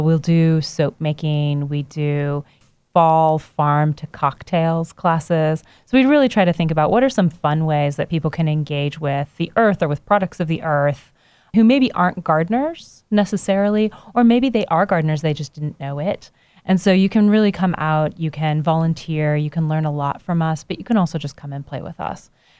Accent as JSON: {"language": "English", "region": "Kansas", "country": "United States", "also_born_or_lived": "Los Angeles", "lives_now": "Chattanooga, United States", "said": "Originally, I'm from Kansas, okay. though I transplanted here from Los Angeles."}